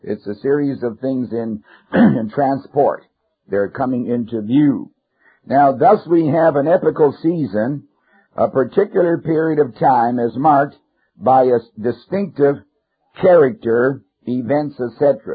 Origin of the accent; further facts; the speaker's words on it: Canada; Now, I was raised in Canada, so either one is acceptable.